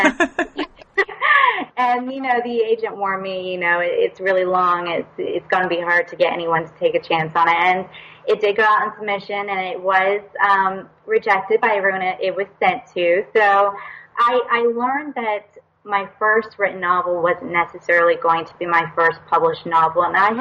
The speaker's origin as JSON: {"language": "English", "country": "United States", "said": "And the interesting thing is I got the most interest from the U.K. and Canada and then my home country, U.S., last."}